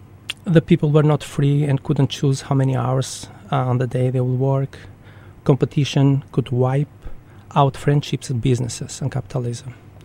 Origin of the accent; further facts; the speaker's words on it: Gjirokastër, Gjirokastër County, Albania; I do really miss Gjirokastra, my city, which I was born and grew up. The streets which I used to play as a child.